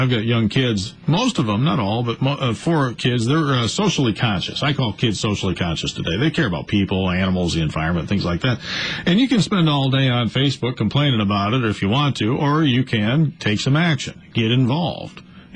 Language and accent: English; United States; I'm 54, on the farm, growing up in Northwest Grundy County, the beginning of the ethanol industry.